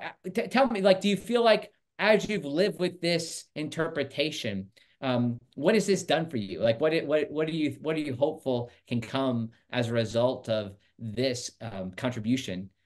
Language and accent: English; Chicago, Illinois, United States; I grew up in the Chicago area, and I had the privilege, honor of going to Wrigley Field many times